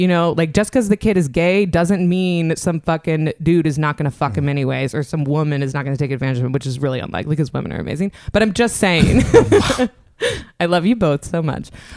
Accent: Atlanta, Georgia, United States; Policy analysts at the Centers for Disease Control and Prevention in Atlanta, that's my hometown

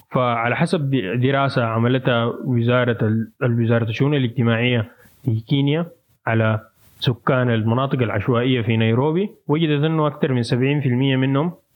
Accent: Sudan; نعاين مثلا في سياقنا السوداني بنلقى أنه الحاجة دي مشكلة أكبر

